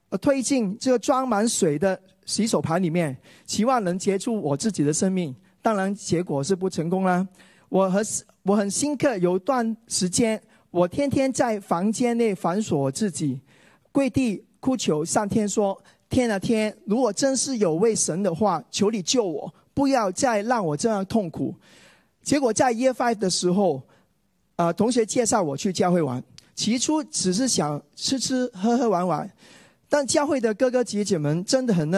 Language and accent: Chinese; Hong Kong; Chinese is a second language; now in Australia; 我是来自香港的